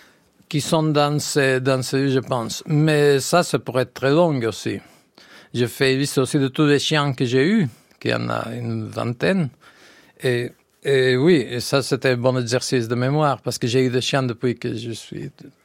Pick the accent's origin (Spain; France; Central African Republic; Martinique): Spain; first language Catalan; French is a second language; Si j'écrivais en catalan, que c'est ma langue maternelle, je me sentirais obligé à faire quelque chose de sérieux ou de bon.